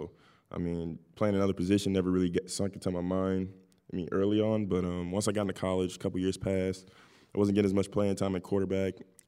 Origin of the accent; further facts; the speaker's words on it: Westchester, Illinois, United States; I grew up right outside of, I would say, right outside Hillside area. It's called Westchester, Illinois. Not too many people have heard of it, but it's a good town, good people.